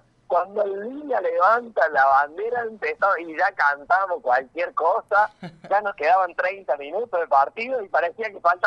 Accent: Argentina; como todos argentinos, sentimos que nos habían robado un poco esa semifinal

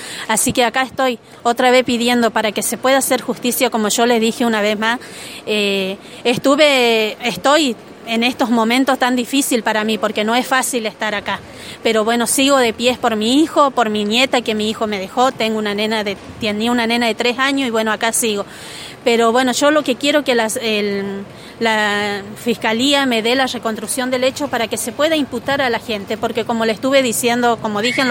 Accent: Chaco, Argentina; yo soy del Chaco, como les comenté.

